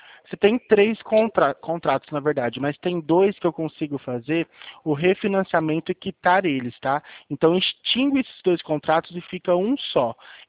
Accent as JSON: {"language": "Portuguese", "region": "São Paulo", "country": "Brazil", "said": "não sou de Santa Fé. Eu atendo pela agência, eu sou do estado de São Paulo"}